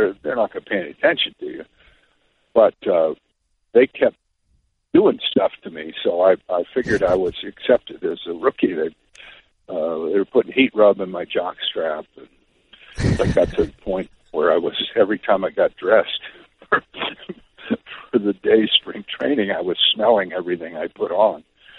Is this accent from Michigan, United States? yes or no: yes; Detroit, Michigan, United States; now in California, United States; I was from Detroit and moved out in 48 to California.